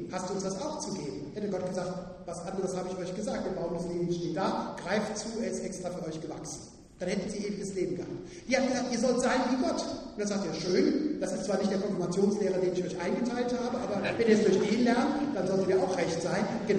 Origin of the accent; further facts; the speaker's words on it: Cologne, North Rhine-Westphalia, Germany; born there; dass ich jetzt als geborener Kölner heute nicht in Köln bin, sondern im Schwabenland